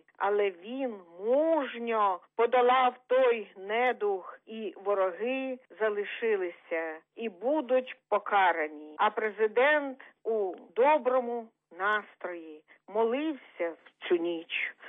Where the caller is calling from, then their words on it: Vinnytsia, Vinnytsia Oblast, Ukraine; Міцного здоров'я ми побажали, вінничани